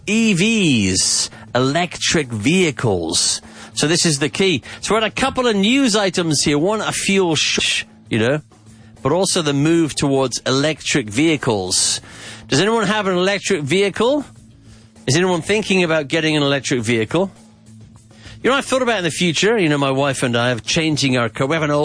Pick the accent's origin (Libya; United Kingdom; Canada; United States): United Kingdom; As you know, I'm British, so I said to get on.